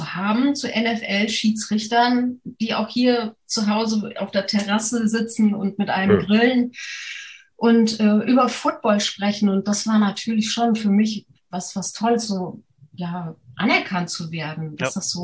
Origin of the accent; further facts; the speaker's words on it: Vienna, Austria; Ich bin auch noch Österreicherin, genau. Ich habe aber auch eine Zeit lang in der Schweiz gewohnt